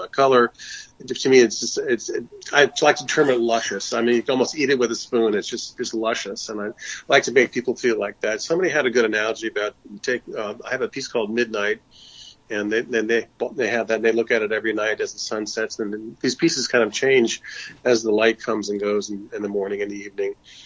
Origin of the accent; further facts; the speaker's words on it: Fort Myers, Florida, United States; also born or lived in Sanibel Island; I think it's mainly the places I grew up in South Florida, Fort Myers and Sanibel Island.